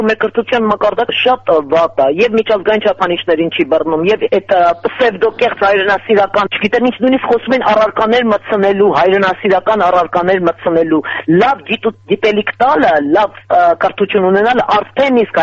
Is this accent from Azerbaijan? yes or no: no; Iran; Ես ինքս պարսկահայ եմ, ինքս սովորել եմ հենց այդ կարգի դպրոցում, որի մասին խոսքա գնում։